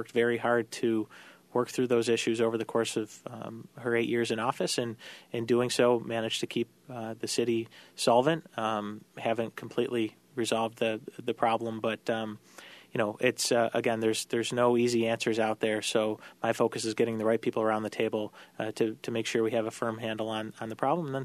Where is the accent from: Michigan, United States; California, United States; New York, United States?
New York, United States; Syracuse; I've learned a lot more about my hometown, things that, you know, I thought I pretty much knew everything about Syracuse. I've spent most of my life here.